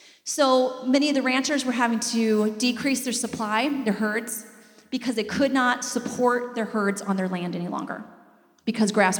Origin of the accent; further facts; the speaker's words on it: Midland, South Dakota, United States; I come from Midland, South Dakota. Midland, South Dakota is 3 hours west of here. There's 150 people in it.